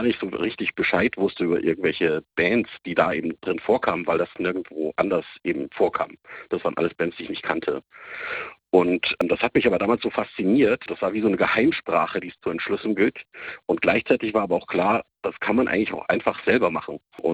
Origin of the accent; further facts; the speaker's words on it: Weilheim in Oberbayern, Bavaria, Germany; ich bin so Anfang der 90er Jahre, habe ich meine Jugend Weilheim in Oberbayern verlebt